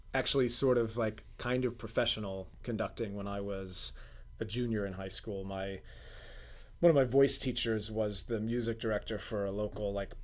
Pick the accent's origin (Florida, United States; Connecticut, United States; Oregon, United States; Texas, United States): Connecticut, United States; Hartford; I grew up around Hartford, Connecticut.